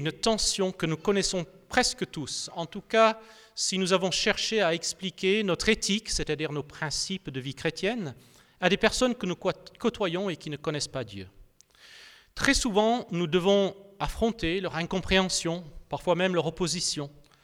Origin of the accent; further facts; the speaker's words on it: France; bien que j'ai grandi en France et bien que je suis en France depuis ma toute petite enfance, avant la maternelle